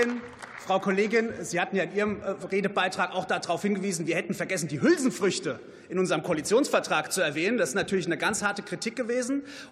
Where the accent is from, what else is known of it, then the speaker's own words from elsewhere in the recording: Rhineland-Palatinate, Germany; in meiner Heimat, in der Pfalz, an der Deutschen Weinstraße